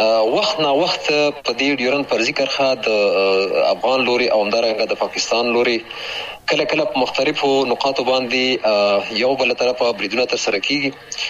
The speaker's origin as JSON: {"language": "Pashto", "region": "Paktia", "country": "Afghanistan", "tie": "born or raised there", "said": "هغه د 1340 کال و چې زه په همدې ولسوالۍ کې پیدا شوم، د بابو خیلو نیم ځای کې"}